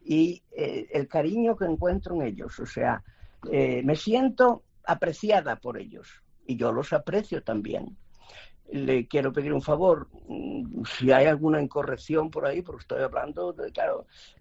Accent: Galicia, Spain; also born or lived in Venezuela; Y fíjese yo me crié en Galicia, pero acostumbrada al clima tropical y a la luz tropical

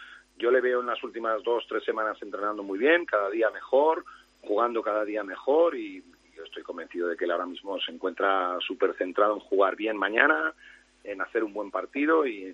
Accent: Vitoria, Basque Country, Spain; moved away as an adult; now in Madrid, Spain; yo soy de Vitoria, estuve aquí hasta los 27, 28 años, o sea que bueno, sí, mis raíces son de aquí, me siento un vitoriano más y además lo digo con orgullo

